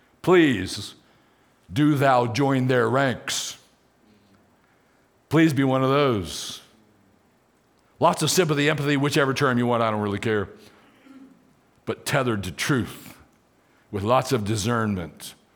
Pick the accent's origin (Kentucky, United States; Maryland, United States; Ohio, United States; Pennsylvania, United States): Maryland, United States; also born or lived in Riverside, United States; So I'm from Maryland. My wife Debbie's from Virginia. But in 1985, we moved to Southern California, Riverside, California, to be exact.